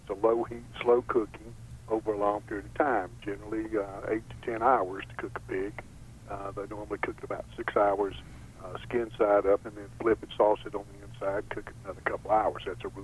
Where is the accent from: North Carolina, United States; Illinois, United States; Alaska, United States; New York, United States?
North Carolina, United States; Winston-Salem; I was born in Eastern North Carolina. I grew up in my childhood from school to my present age in Winston-Salem.